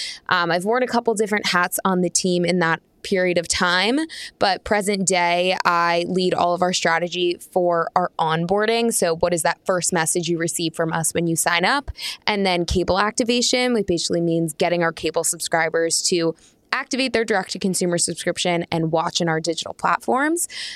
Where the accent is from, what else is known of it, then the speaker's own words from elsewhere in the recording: Pennsylvania, United States; I grew up outside of Philadelphia, so sports is in my blood.